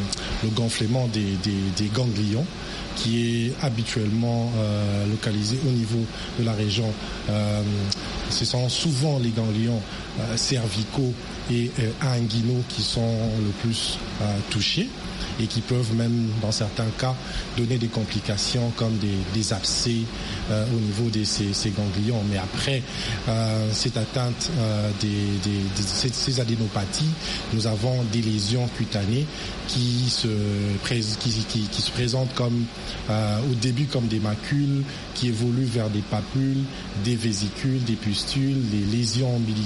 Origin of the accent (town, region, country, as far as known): DR Congo